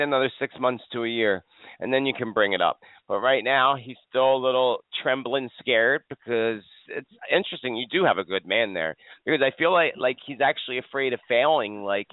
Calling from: Fayetteville, North Carolina, United States; I'm calling from North Carolina.

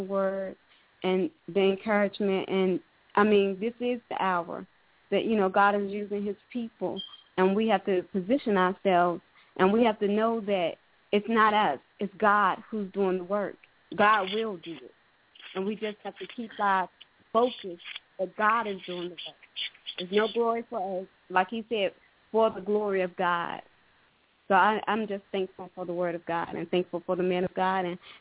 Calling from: Suffolk, Virginia, United States; From Suffolk, Virginia.

